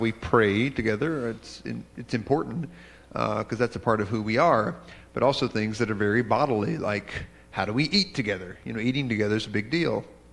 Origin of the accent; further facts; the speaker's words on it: the South, United States; as a Southerner, I recognize that almost all of the yous in Scripture are actually y'all.